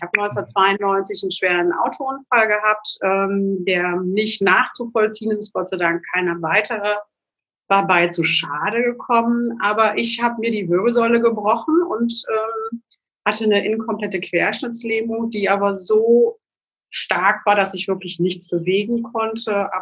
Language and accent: German; Magdeburg, Saxony-Anhalt, Germany; born there; ich komme gebürtig aus Magdeburg